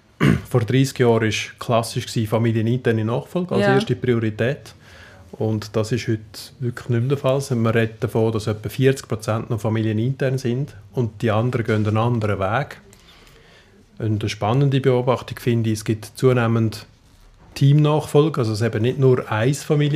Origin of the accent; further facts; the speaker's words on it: Aargau, Switzerland; now in St. Gallen, Switzerland; aufgewachsen im Kanton Aargau, auf St. Gallen studieren und dann bleiben hängen.